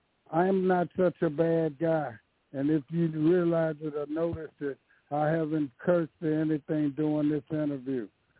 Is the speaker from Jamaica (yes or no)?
no; Chicago, Illinois, United States; So this girl was working I'm from Chicago, and she's working on the west side of Chicago